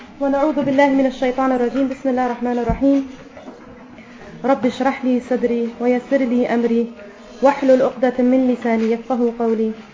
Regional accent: Germany; Also ich komme ursprünglich aus Pakistan, bin aber in Deutschland geboren und aufgewachsen, habe hier Abi gemacht

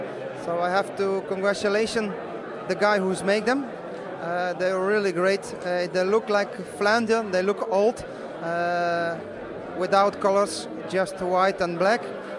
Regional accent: Belgium; English is a second language; because in Belgium we have a lot of good riders in the future

